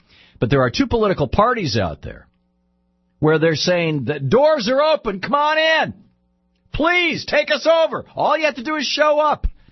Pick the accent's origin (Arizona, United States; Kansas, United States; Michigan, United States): Michigan, United States; Lansing; also born or lived in Grand Rapids; I said it's my home state. I was born in Grand Rapids, and I grew up in Lansing.